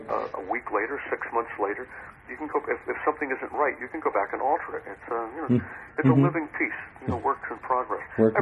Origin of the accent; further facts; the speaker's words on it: New England, United States; now in Virginia, United States; Yeah, I grew up in New England. I've lived half my life here in Virginia, but I grew up in New England, and I just have New England sensibilities